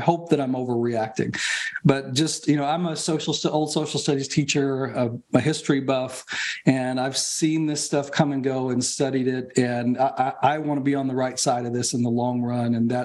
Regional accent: Kentucky, United States; I grew up in Kentucky. This is my home state, so I have loved it.

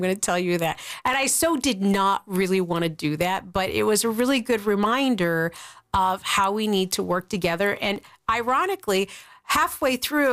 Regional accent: Ireland; so he is Scottish and I am Irish and he's also German and I am also Slovakian.

